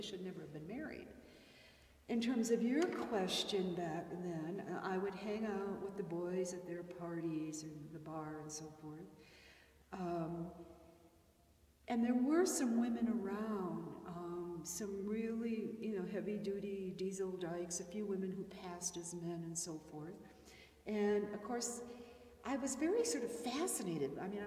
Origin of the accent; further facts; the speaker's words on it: Chicago, Illinois, United States; Oh, I grew up in Chicago.